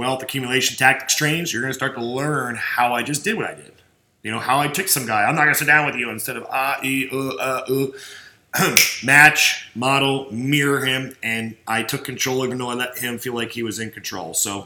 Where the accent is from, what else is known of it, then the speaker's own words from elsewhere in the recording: New Jersey, United States; If you can handle me talking fast, I'm from Jersey.